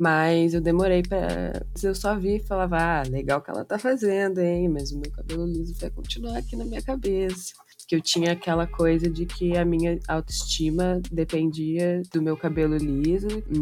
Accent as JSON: {"language": "Portuguese", "town": "Curitiba", "region": "Paraná", "country": "Brazil", "tie": "born or raised there", "said": "Eu tenho 20 anos, nasci e cresci aqui em Curitiba mesmo, apenas com mamãe, sem papai."}